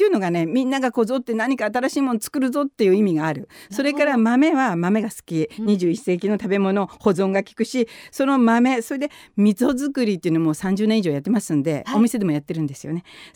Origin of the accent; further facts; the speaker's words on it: Setagaya, Tokyo, Japan; also born or lived in Ibaraki; 自己紹介、東京世田谷生まれの世田谷育ち。